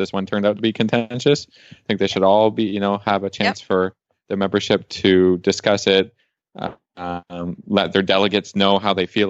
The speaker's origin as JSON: {"language": "English", "country": "Canada", "said": "It's just like, I'm Canadian."}